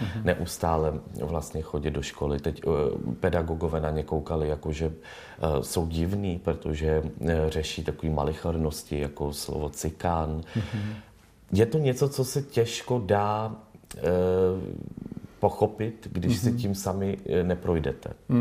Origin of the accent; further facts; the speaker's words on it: Plzeň, Plzeň Region, Czechia; To bylo v Plzni, já pocházím z Plzni.